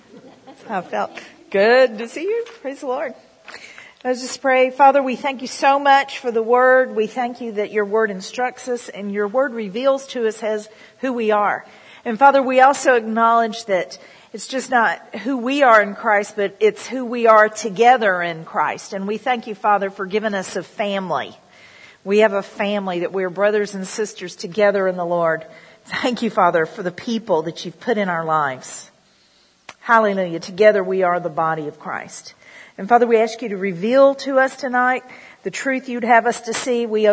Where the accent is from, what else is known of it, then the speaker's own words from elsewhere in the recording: United States; Because see, I'm an American